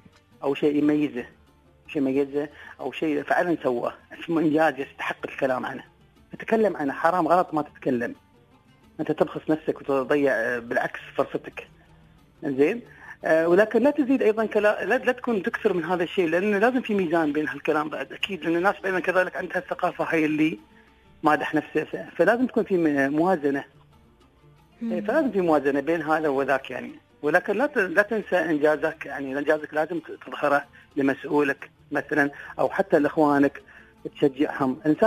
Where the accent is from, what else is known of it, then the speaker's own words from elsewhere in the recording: United Arab Emirates; أنا أفتخر إماراتي